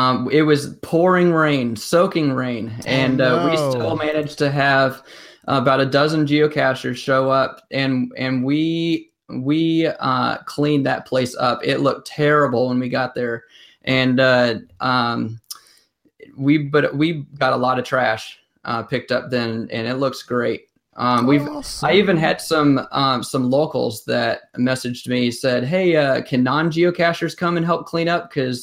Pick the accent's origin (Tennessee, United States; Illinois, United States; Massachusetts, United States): Tennessee, United States; from Tennessee, and we already found it.